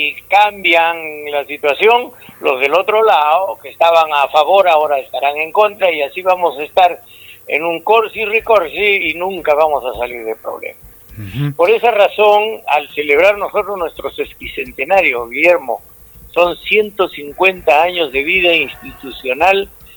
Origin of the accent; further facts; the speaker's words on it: Tacna, Peru; nosotros los tacneños tenemos que ser gratos y empáticos con la gente de todos, porque todos somos peruanos